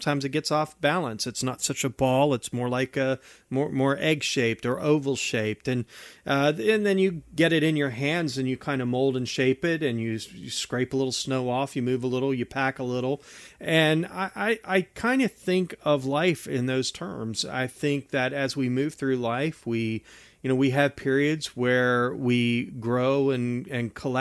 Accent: West Virginia, United States

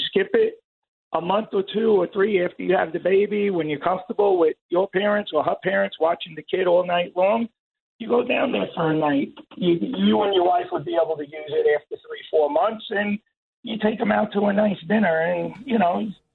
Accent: Staten Island, New York, United States; the wedding's at Marina Del Rey up in the Bronx, even though we're from Staten Island, you know?

